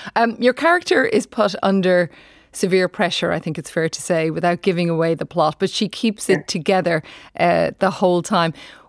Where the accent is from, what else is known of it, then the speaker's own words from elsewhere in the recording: London, United Kingdom; as a Londoner, I was just thinking about some of those stunts, because the London backdrops are amazing.